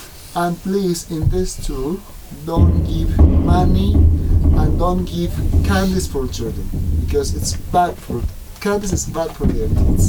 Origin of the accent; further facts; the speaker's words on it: Puno, Peru; English is a second language; I'm from Puno, from your hotel, approximately, by the north